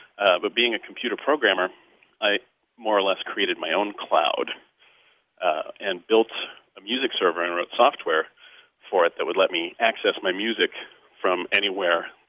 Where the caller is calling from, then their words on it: Chicago, Illinois, United States; I'm calling from Chicago.